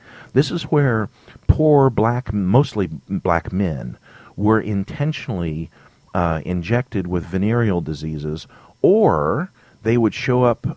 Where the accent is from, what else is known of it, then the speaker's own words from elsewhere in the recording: California, United States; born there; I was born in California, but that's my heritage. That's the culture that I was raised in.